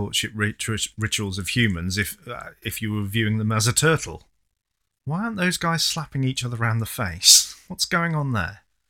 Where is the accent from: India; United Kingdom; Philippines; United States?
United Kingdom; England; because I'm an Englishman and that's what we do.